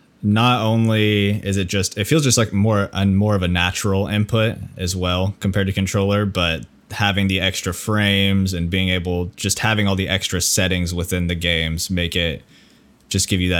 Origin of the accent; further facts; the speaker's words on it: California, United States; I'm from California. We're outside of San Francisco. It's sort of a small town, but basically, yeah, it's just small town, not a whole lot